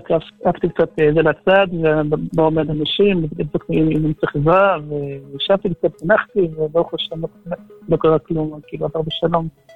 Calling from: Bnei Brak, Tel Aviv District, Israel

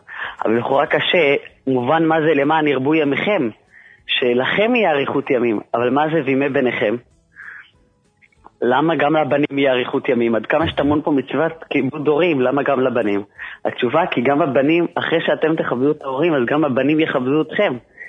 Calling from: Bnei Brak, Tel Aviv District, Israel

